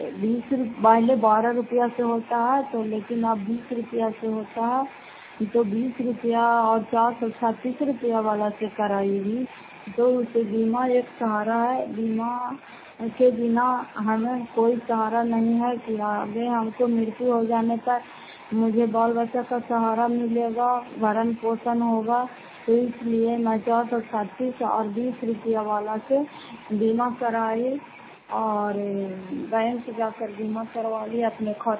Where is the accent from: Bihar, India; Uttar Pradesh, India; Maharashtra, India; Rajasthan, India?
Bihar, India; Fatehpur; घर फतेहपुर पंचायत मकरौटा, जिला नालंदा, करा पचरा ब्लॉक की निवासी हूँ।